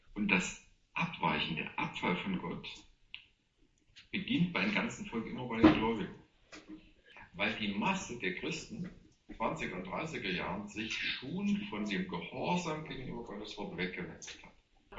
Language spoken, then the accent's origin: German; Germany; Lieben, ich sage das als ein Deutscher.